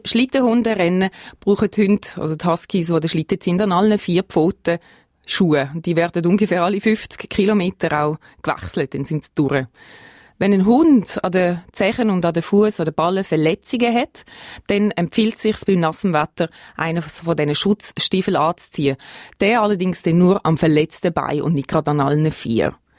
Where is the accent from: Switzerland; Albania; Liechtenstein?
Switzerland; Bei uns in der Schweiz ist das, man kann vielleicht sagen, zum Glück ein bisschen weniger bekannt.